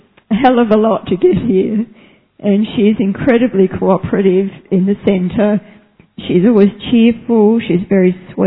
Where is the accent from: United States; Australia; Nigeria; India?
Australia; See, you can see I'm from Australia.